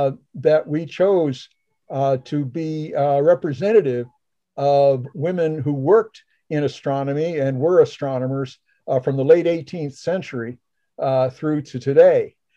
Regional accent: Los Angeles, California, United States; And my hometown is Los Angeles, Santa Monica, stuff like that.

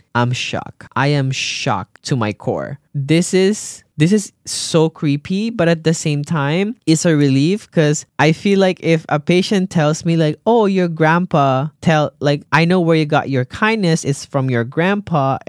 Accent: Mexico; I'm from Mexico.

